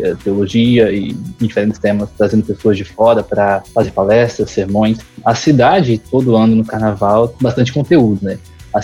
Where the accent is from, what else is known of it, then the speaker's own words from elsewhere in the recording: Campina Grande, Paraíba, Brazil; Eu sou de Campina Grande.